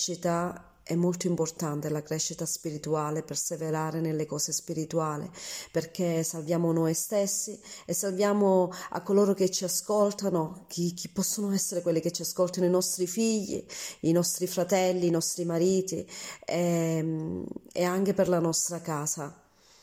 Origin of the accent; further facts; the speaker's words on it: Palma di Montechiaro, Sicily, Italy; sono di Palma di Montechiaro